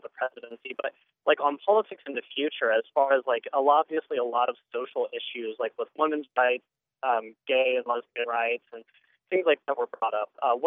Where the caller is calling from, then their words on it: Ohio, United States; Actually, I was calling from Ohio